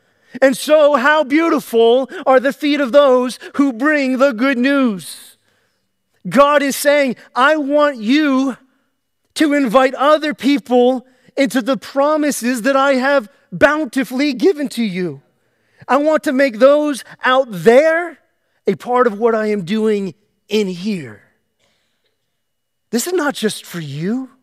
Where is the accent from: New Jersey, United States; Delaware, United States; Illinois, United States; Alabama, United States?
Delaware, United States; I'm from Delaware. Delaware has amazing roads.